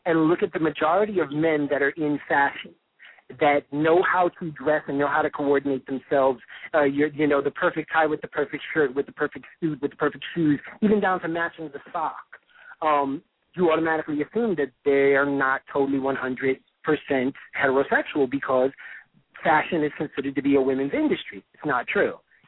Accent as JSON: {"language": "English", "region": "New York", "country": "United States", "said": "I'm a New Yorker, so I, of course, keep my Timberlands and my Air Force Ones in the closet."}